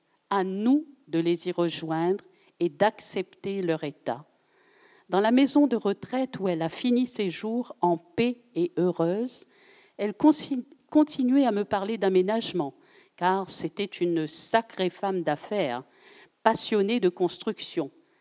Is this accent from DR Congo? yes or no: no; Saint-Denis, Réunion; also born or lived in Saint-Pierre; Je suis née à Saint-Pierre le 29 juin 1949. J'habite Saint-Denis depuis l'âge de mes 4 ans. Je suis aujourd'hui retraitée de l'éducation nationale.